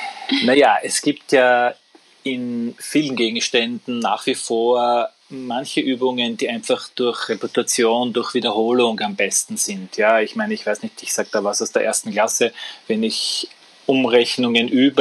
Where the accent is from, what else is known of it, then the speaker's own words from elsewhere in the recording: Austria; wir sagen Schularbeiten bei uns in Österreich